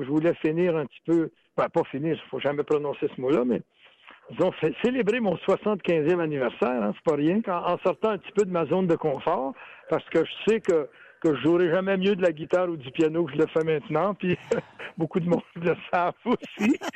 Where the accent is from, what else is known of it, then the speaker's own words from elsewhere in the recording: Montreal, Quebec, Canada; Vous savez que je viens de Montréal, moi, hein